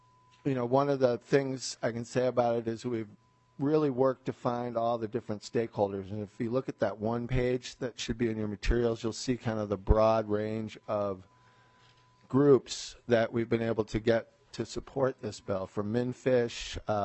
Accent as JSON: {"language": "English", "region": "Minnesota", "country": "United States", "said": "you know, as a Minnesotan, if I go out of state and try and rent a boat"}